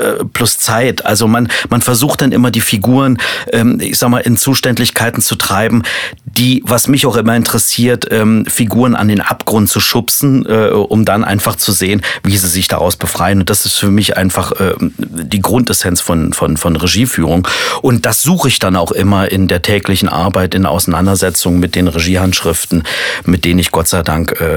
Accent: Potsdam, Brandenburg, Germany; Und dann kam ich in der 10. Klasse wieder zurück in die DDR, nach Potsdam, in meine Heimat.

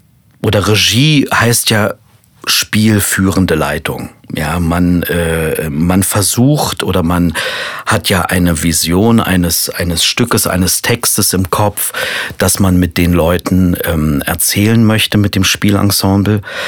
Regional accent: Potsdam, Brandenburg, Germany; Und dann kam ich in der 10. Klasse wieder zurück in die DDR, nach Potsdam, in meine Heimat.

